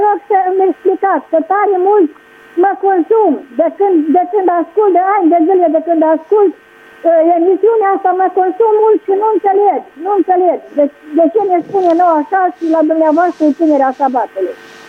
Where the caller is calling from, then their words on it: Caraș-Severin, Romania; din Cara Severin.